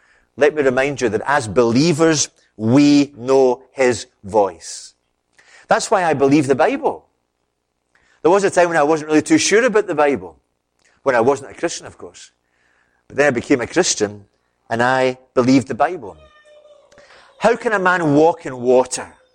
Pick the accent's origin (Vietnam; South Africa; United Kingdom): United Kingdom; Glasgow, Scotland; And being a Glaswegian, I get very aggressive towards people like that.